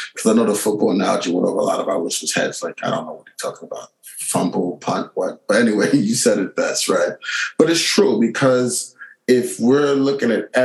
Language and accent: English; United States; my desire to be independent is rooted deeply in my view of myself as an American